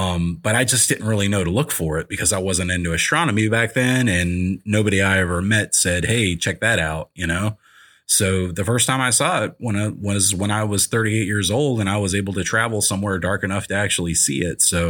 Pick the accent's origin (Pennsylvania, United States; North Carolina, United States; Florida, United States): North Carolina, United States; Mint Hill; where I grew up out in Mint Hill, North Carolina, you know, dark skies out there when I was a kid for sure.